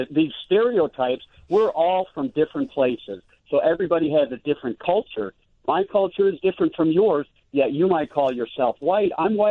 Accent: Russia; I am Asian. I'm from Russia.

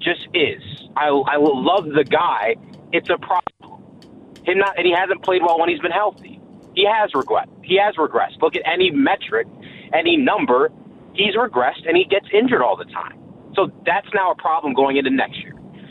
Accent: Maryland, United States; like I grew up in Maryland. I live right outside of Philly.

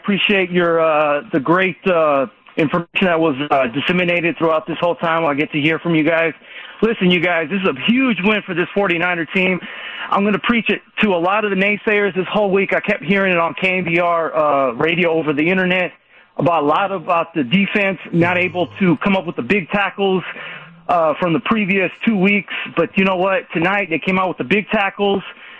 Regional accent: Fremont, United States; moved away; I'm originally from Fremont, but I lived out in Florida. I've been living out there for the last 2.5 years, south of Orlando.

